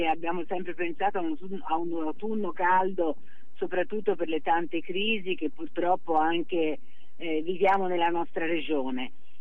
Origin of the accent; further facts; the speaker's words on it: Tuscany, Italy; Peraltro, lo dico da toscana